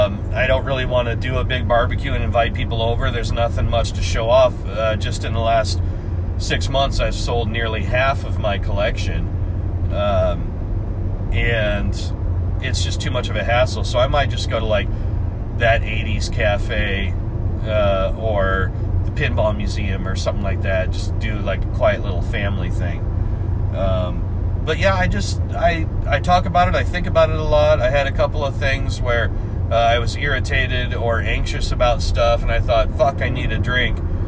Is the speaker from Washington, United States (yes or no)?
yes; Tacoma, Washington, United States; also born or lived in California / Nevada; Growing up in Tacoma, in Washington, a lot of people said that I had a surfer accent, and I don't know why. I mean, I was born in California, but I never spent any time living there.